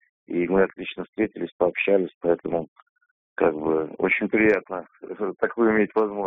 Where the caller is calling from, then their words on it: Samara, Samara Oblast, Russia; я звоню вам из Самары.